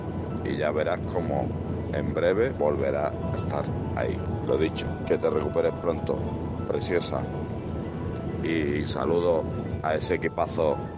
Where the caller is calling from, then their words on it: Málaga, Andalusia, Spain; de Málaga.